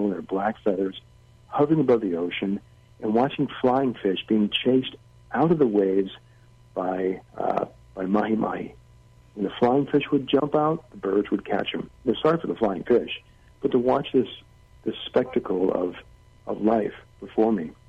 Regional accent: Louisiana, United States; I grew up in Louisiana, where I remember there was an incinerator near my house.

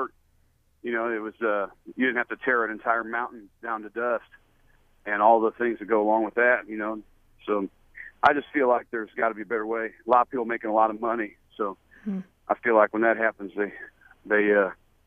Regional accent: Indiana, United States; Well, I mean, you know, we come from Brown County, Indiana, you know, and it's just like, you know, here in Henderson.

